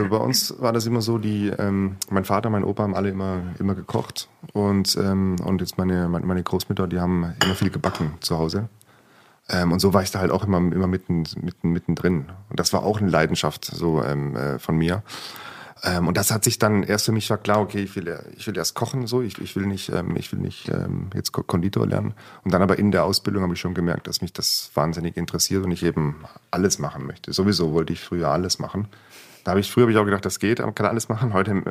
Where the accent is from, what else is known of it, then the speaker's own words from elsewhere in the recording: Baden-Württemberg, Germany; also born or lived in Wangen; Dann ging es in den Hegau in Süddeutschland, nicht weit vom Bodensee. Genau, und dort bin ich im kleinen Dörfchen aufgewachsen, in Weiterding, Hölzing, genau, ein kleines Dorf, damals 800 Einwohner, mittlerweile ja das Dorf bestimmt so ein bisschen mehr.